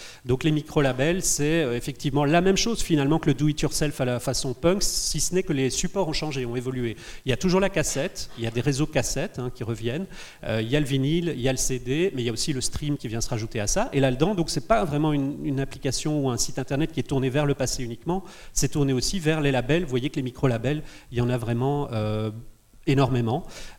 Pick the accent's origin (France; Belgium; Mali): Belgium; Alors pendant des années chez nous en Belgique, il ne fallait plus nous parler de la New Beat